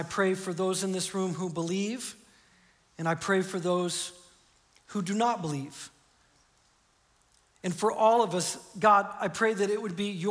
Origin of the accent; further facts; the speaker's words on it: Midwest, United States; I was born in the United States, which meant, you know, statistically, the odds were more likely that I would become a Christian than not. I grew up in the Bible Belt Midwest.